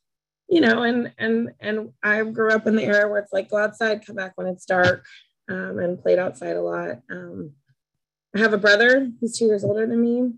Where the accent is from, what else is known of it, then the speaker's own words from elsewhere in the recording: Peralta, New Mexico, United States; born there; I was born in 1982 in Peralta, New Mexico, which is just outside of Albuquerque.